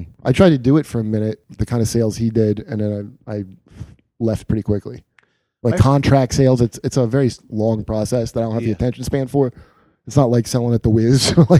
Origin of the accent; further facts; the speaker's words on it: New Jersey, United States; also born or lived in Ohio / Philadelphia / New York / North Carolina; I started out in Philly, but New York mostly I was in. Ohio originally, and then I grew up in New Jersey.